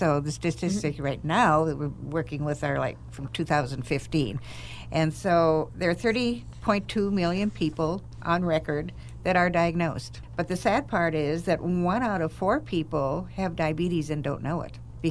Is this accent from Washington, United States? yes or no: no; Minnesota, United States; I'm a Scandinavian from Minnesota.